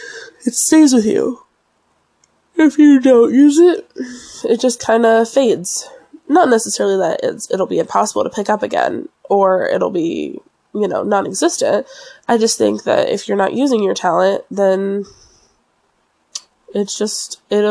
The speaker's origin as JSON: {"language": "English", "region": "Florida", "country": "United States", "tie": "born or raised there", "said": "Where I grew up in Florida, it was like every other business was an acting studio"}